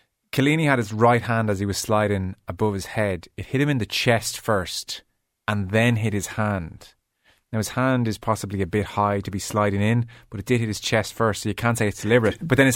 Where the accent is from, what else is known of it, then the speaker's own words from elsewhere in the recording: Lucan, County Dublin, Ireland; I'm from Lucan. … I'm of Selbridge extraction, so I feel like I got a feel for Lucan.